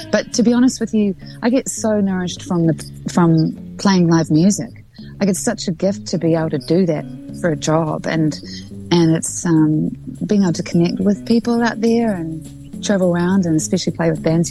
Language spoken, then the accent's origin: English; South Island, New Zealand; now in Auckland, New Zealand; I grew up in the South Island.